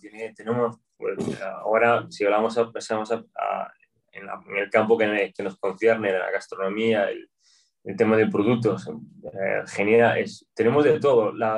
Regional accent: Rianxo, Galicia, Spain; Yo soy de un pueblo que se llama Rianxo, está en la provincia de La Coruña, haciendo casi frontera con Pontevedra, a una media hora de Santiago de Compostela en coche. En el comienzo de la Ría de Arousa, es donde el río entra en el mar.

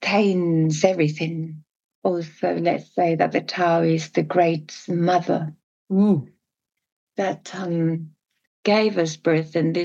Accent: Oviedo, Asturias, Spain; I grew up in a little town called Oviedo in the north of Spain, in a coastal region, a mountainous region called Asturias.

